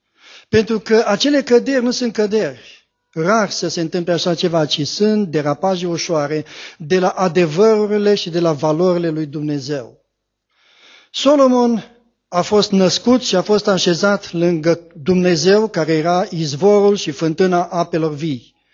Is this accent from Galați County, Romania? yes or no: yes; Tecuci, Galați County, Romania; eu sunt din Tecoci